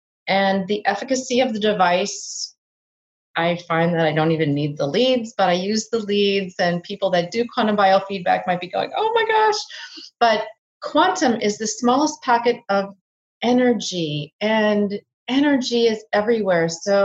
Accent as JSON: {"language": "English", "region": "Minnesota", "country": "United States", "said": "And I'm from Minnesota, so you can hear them in a, oh, the soda."}